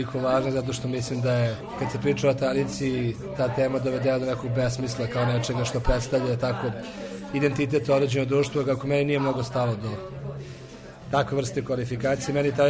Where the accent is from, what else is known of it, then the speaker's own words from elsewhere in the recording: Serbia; born there; ja sam Srbin koji je rođen u Srbiji, piše srpski jezik, piše tako, učam da piše ćirilicom